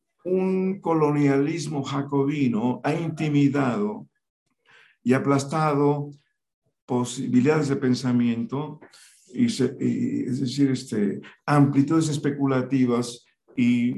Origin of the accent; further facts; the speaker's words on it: Mexico; temas fundamentales que eran parte de nuestra formación como mexicanos.